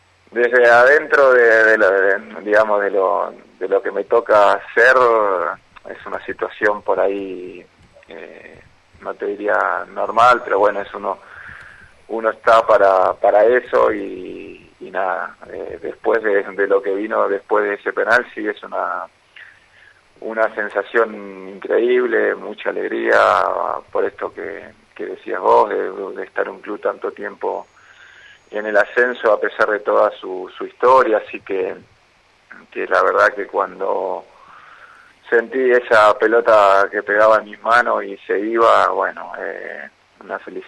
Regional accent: Posadas, Misiones, Argentina

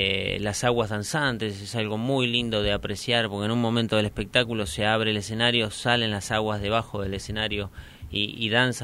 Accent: Argentina; Yo soy argentino.

